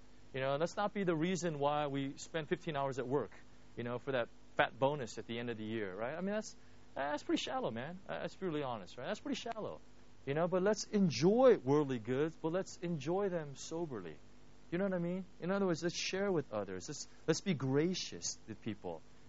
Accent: United States; like when I was raised in the United States, I had to go through this all the time.

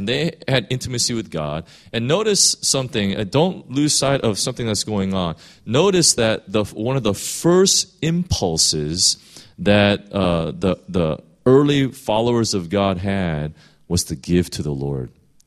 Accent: Chicago, Illinois, United States; when I grew up in Chicago, we used to have a really big backyard, and we used to have apple trees.

